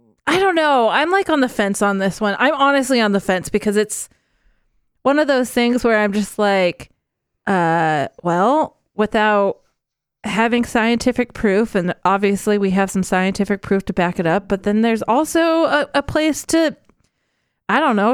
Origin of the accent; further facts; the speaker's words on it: Idaho, United States; because even growing up in Idaho